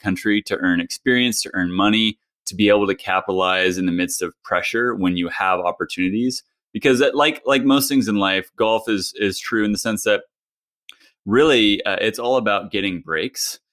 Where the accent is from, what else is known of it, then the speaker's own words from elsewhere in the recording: Hutchinson, Kansas, United States; also born or lived in Los Angeles; Growing up in Kansas was a great place. Ended up going out to college in California, Los Angeles, so quite the opposite of Hutchinson, Kansas.